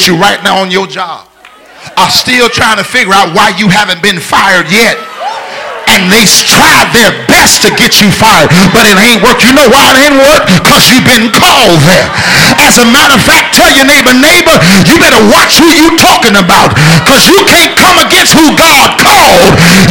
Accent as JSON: {"language": "English", "town": "Detroit", "region": "Michigan", "country": "United States", "tie": "born or raised there", "said": "when I was growing up in Detroit, we lived on the west side of Detroit."}